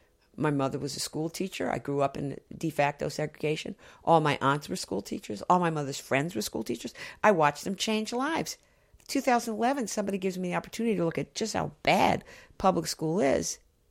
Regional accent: Baltimore, Maryland, United States; There weren't guns in neighborhoods when I was a girl growing up in Baltimore.

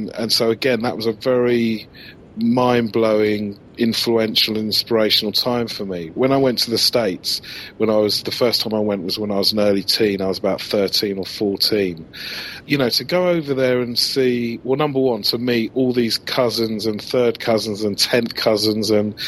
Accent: England, United Kingdom; as a black kid growing up in England.

